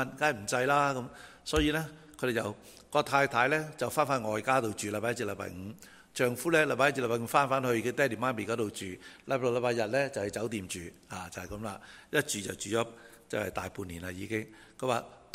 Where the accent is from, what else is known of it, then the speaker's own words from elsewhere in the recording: Guangdong, China; 或者我哋廣東人叫攤屍